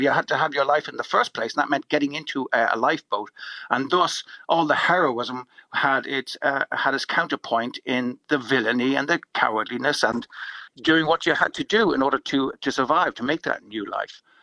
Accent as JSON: {"language": "English", "country": "Ireland", "said": "Irish people, you know, I'm Irish myself"}